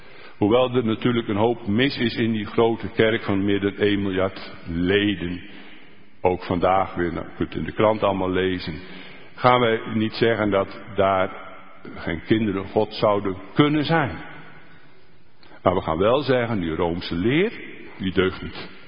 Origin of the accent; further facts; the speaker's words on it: Deventer, Overijssel, Netherlands; ik ben opgegroeid in Deventer. En ik ben geboren in 1955.